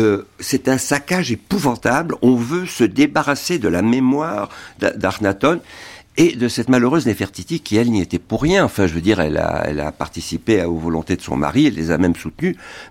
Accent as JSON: {"language": "French", "country": "Egypt", "tie": "born or raised there", "also_born_or_lived": "Cairo", "said": "Je suis né au Caire, mais j'ai vécu toute mon enfance à Bouquercas, qui est pas loin de Tell et la Marne."}